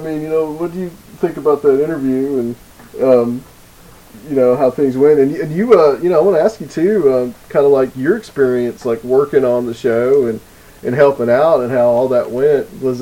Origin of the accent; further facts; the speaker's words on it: the South, United States; Well, I'm a Southerner, man, so I can say what I want.